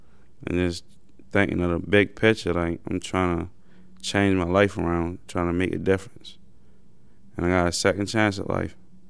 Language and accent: English; Baltimore, Maryland, United States; I grew up in West Baltimore. Like, my family, I'm an only boy, and I got like five sisters. I mean, just growing up for me in Baltimore is really hard.